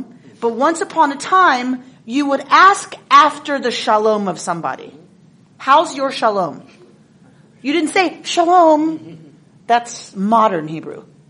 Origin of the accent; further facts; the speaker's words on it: the South, United States; maybe that's because I'm from the South, but our automatic speech pattern is to say, how are you, to people we are not intimate with.